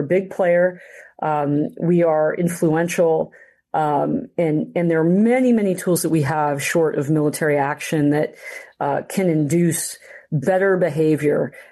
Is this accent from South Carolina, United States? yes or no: no; Florida, United States; Florida, my home state